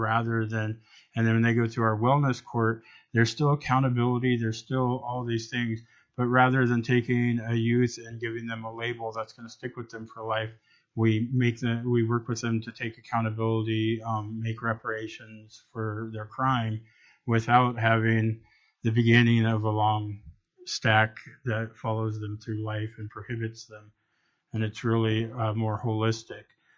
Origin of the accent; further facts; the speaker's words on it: Alaska, United States; I grew up in Southeast Alaska in a community of 80 people.